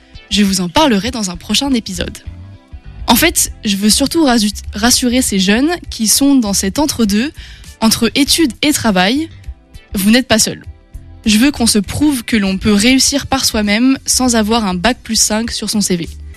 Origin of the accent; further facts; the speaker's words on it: Saint-Gilles-Croix-de-Vie, Pays de la Loire, France; also born or lived in Angers; now in Paris, France; Je suis une fille qui vient de la mer. Avant d'être sur Angers, j'ai grandi en Vendée, dans la petite ville de Saint-Gilles-Croix-de-Vie. J'ai été éduquée au bord de la mer